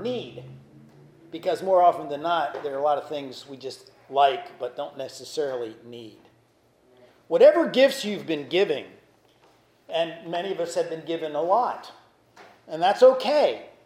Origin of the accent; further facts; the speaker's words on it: Baltimore, Maryland, United States; For a while, I was really interested in reading about my hometown, Baltimore.